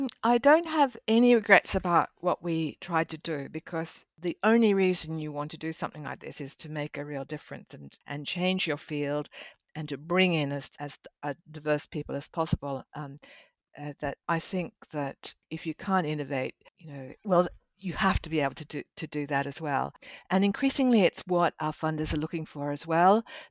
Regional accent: Bristol, South West England, United Kingdom; because we're from Bristol

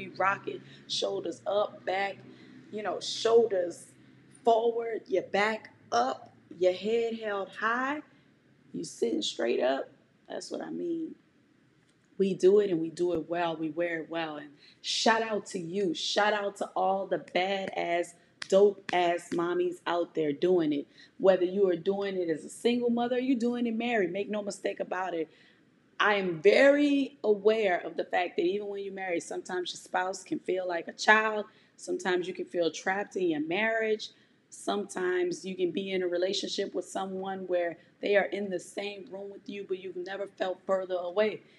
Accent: New Orleans, Louisiana, United States; now in Houston, United States; I'm from New Orleans. I live in Houston, Texas, and I'm a single mother raising a strong black prince.

